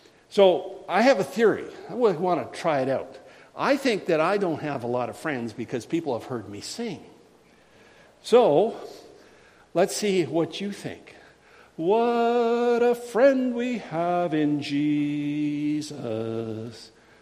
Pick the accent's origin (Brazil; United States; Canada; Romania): Canada; I'm Irish. No, I'm Canadian.